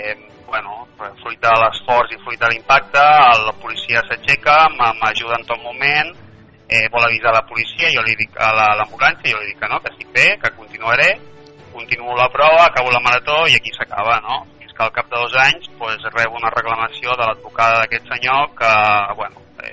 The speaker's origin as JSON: {"language": "Catalan", "town": "Platja d'Aro", "region": "Catalonia", "country": "Spain", "said": "i soc de Platja d'Aro"}